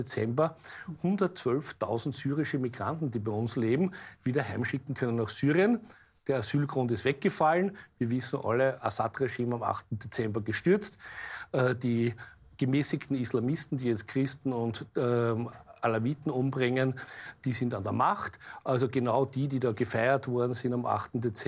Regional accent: Austria; als typische Österreicher wissen wir, was für Aufregung war.

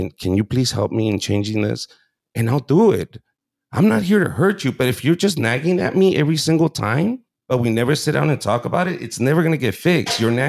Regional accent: Mexicali, Baja California, Mexico; and I'm from Mexicali, Baja California, the other side of that border.

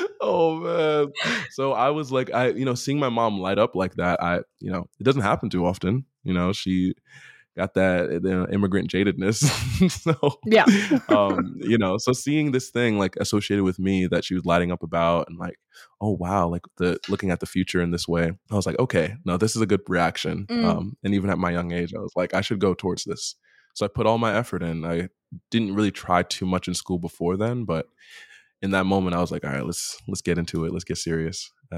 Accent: Passaic, New Jersey, United States; moved away as an adult; now in New York, United States; So hi, I am 26 and I grew up in Northern New Jersey. Passaic, if you know it, but just think Northern.

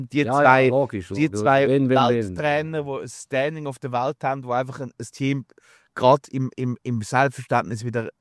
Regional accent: Niederhasli, Zurich, Switzerland; Ich bin in Niederasli aufgewachsen, geboren.

